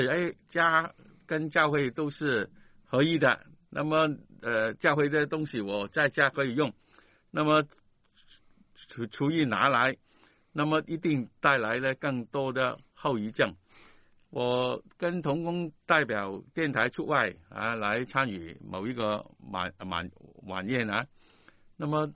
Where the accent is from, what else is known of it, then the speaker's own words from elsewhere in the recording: Guangdong, China; 我们广东人说这个是怎么说？这说我说是走数啊